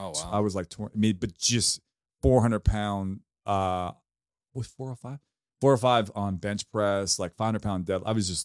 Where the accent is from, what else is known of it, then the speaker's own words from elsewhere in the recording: New York, United States; So a little backstory on that. I grew up in New York.